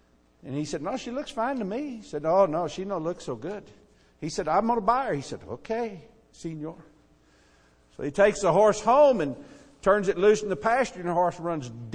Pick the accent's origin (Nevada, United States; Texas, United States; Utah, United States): Texas, United States; I grew up in Texas, and I always thought if I went to the mission field, the Lord would send me to Mexico.